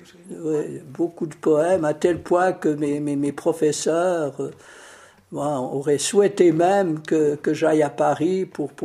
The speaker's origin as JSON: {"language": "French", "town": "Senarclens", "region": "Vaud", "country": "Switzerland", "tie": "born or raised there", "said": "Mon père était instituteur, c'est ça que vous aimeriez savoir, à la campagne, dans la campagne vaudoise, à Senarclos. Et moi, j'ai vécu les 6-7 premières années de ma vie à la campagne."}